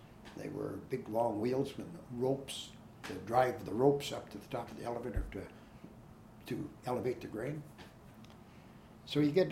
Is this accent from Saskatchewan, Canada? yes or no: yes; Yellow Grass, Saskatchewan, Canada; Well, I suppose it would be my hometown, Yellow Grass.